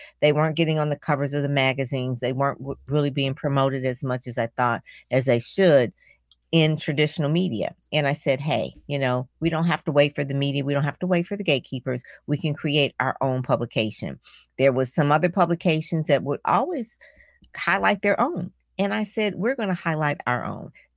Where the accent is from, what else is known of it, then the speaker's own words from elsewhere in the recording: Detroit, Michigan, United States; You know, I'm from Detroit … It all started in the church.